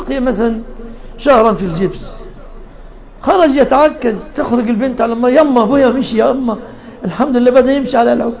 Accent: Egypt; يعني عندنا في مصر يسموه غرغرينة

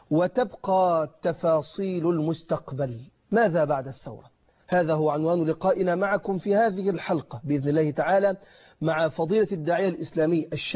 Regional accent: Egypt; عندنا في مصر

